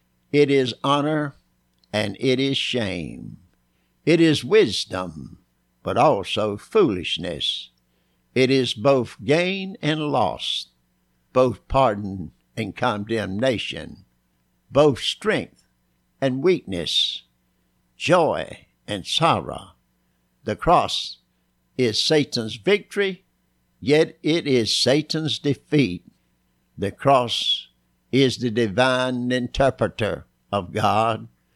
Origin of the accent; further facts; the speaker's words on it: Bristol, Virginia, United States; You can listen Monday through Friday at this same time on WZAP, right here in my hometown of Bristol, Virginia.